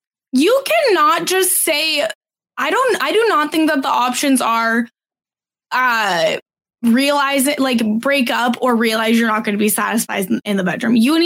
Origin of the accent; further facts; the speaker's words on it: Canada; Sitting here as a Canadian, I'm just like, I can't believe you have to pay medical bills to have a baby.